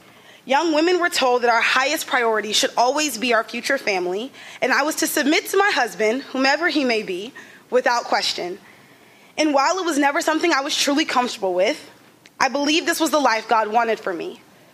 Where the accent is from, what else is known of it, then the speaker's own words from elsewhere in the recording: Mesquite, Texas, United States; I'm originally from Mesquite, Texas, which is a suburb just outside of Dallas.